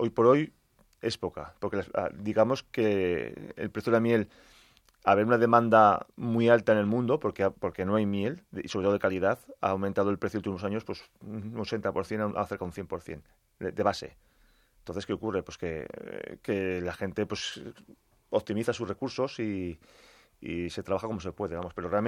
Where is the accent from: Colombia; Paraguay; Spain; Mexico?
Spain; Monegrillo, Aragon; Nosotros trabajamos en Aragón, trabajamos en lo que es mi pueblo, que es Monegrillo